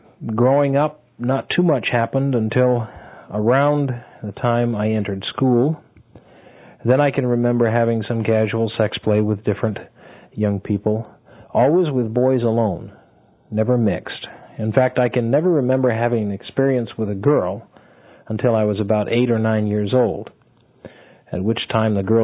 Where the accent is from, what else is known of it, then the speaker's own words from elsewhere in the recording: Maine, United States; born there; So I would say I was born in Maine.